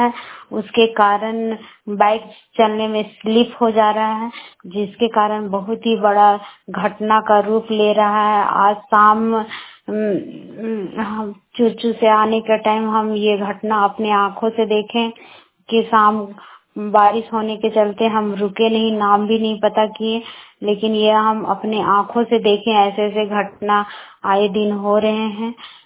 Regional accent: Barkagaon, Jharkhand, India; मैं बड़का गांव प्रखंड की रहने वाली हूँ।

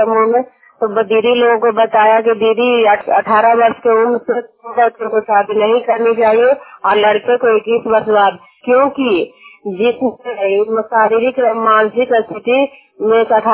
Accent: Bihar, India; मैं गंगटा की हूँ और बस लियावा पंचायत हरदौत प्रखंड और जिला नालंदा का निवासी हूँ।

